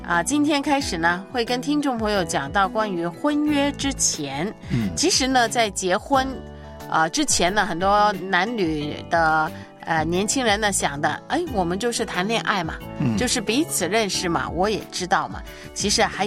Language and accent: Chinese; China